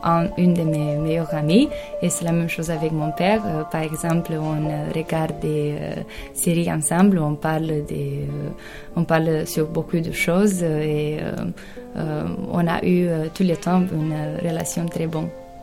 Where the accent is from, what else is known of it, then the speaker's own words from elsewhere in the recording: Romania; Je viens de Roumanie et je fais 3 ans. Pour moi, c'est facile d'être une femme en Roumanie parce que je viens d'une famille très moderne.